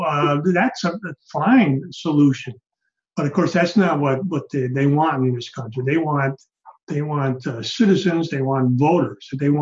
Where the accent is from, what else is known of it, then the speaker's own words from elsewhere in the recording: Wisconsin, United States; when I was a kid, you know, I'm from Wisconsin, and they'd have these migrant workers.